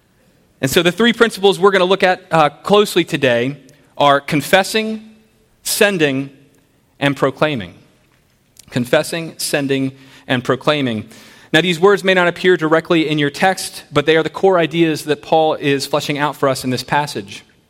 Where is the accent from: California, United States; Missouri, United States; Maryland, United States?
Maryland, United States; We're not far from Carroll County where I grew up.